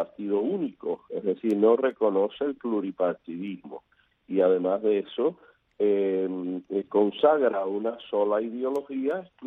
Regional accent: Cuba

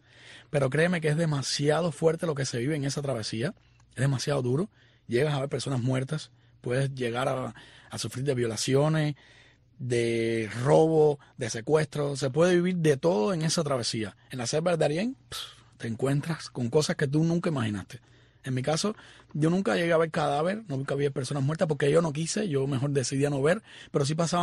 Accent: Cuba; now in United States; yo salí de Cuba en el 2019. En aquel momento salí porque ya no aguantaba más estar allá.

